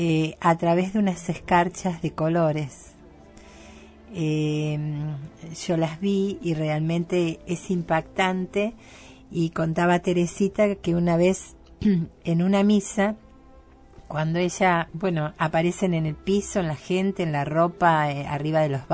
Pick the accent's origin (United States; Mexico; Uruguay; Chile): Chile; now in Buenos Aires, Argentina; desde octubre del año pasado, que me establecí en Buenos Aires. Soy chileno. Mi juventud la pasé en Buenos Aires estudiando acá, pero posteriormente volví a mi país de nacimiento. Este intervalo duró nada menos que 25 años. Y finalmente retorné a mi país adoptivo, Argentina.